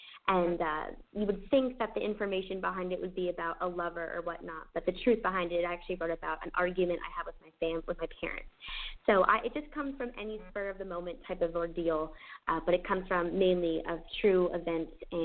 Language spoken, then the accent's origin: English; United States; and all around the country here in my home country, the United States, which is Canada's best friend.